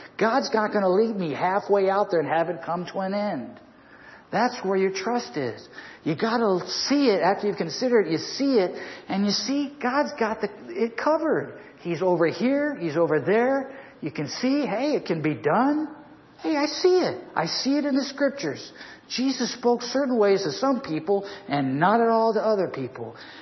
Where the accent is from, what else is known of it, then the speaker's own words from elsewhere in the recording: Ohio, United States; Where I grew up in Ohio, there was wooden covered bridges that the Amish people used.